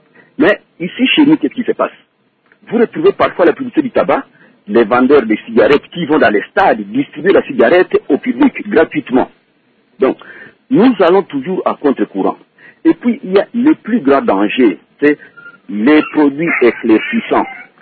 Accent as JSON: {"language": "French", "country": "DR Congo", "said": "ici chez nous au Congo."}